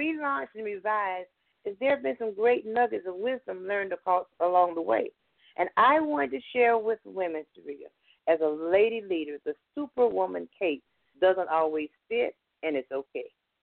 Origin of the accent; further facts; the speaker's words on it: Florida, United States; now in Lawrenceville, United States; Well, I'm originally from Florida. I relocated to metropolitan Atlanta a little over 20 years ago.